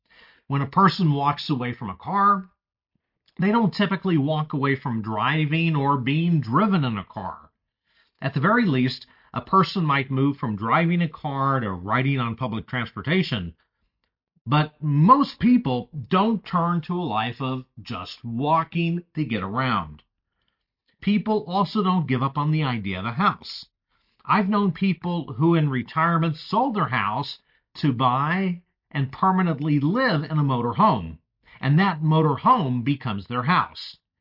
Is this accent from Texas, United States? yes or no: yes; El Paso, Texas, United States; having lived in the Chihuahua Desert where my hometown of El Paso is located, water is crucial to life